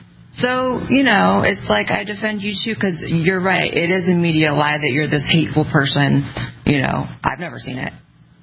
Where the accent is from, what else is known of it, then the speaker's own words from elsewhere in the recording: California, United States; now in Austin, United States; I'm from California, Austinite now. That was one of the best decisions of my life to move to Texas.